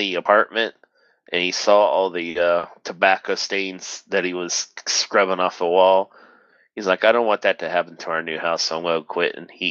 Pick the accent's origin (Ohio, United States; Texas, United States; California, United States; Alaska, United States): Ohio, United States; So, and I'm from Ohio, so it's a long drive.